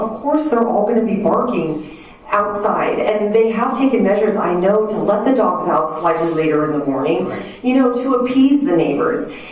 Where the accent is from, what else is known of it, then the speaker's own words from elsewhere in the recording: Tehachapi, California, United States; I was born and raised in Tehachapi, left after high school. My husband and I both were graduates in 97. After college and graduate school, we chose to move back.